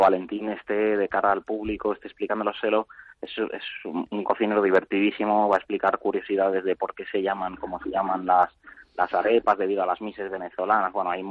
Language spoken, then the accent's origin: Spanish; Spain